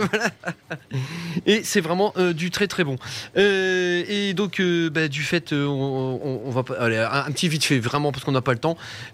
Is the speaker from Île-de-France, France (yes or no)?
no; Hauts-de-France, France; accent: Ch'ti; avec mon super accent ch'tanglais. C'est entre le ch'ti et l'anglais, c'est pas mal.